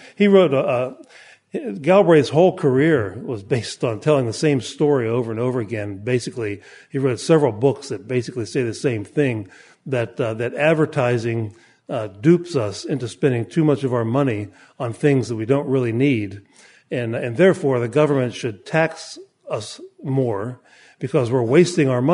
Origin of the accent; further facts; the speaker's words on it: Pennsylvania, United States; Well, I grew up in Pennsylvania